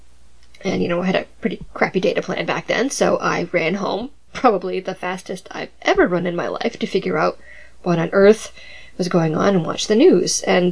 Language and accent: English; Massachusetts, United States; I'm a local girl. I was born and raised in the Boston suburbs.